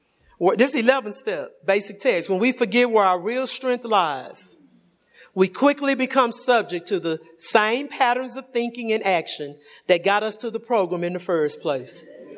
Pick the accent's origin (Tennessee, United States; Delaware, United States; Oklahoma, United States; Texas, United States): Texas, United States; Lubbock; You know, I'm from Lubbock. We went to church. We were PK kids, right?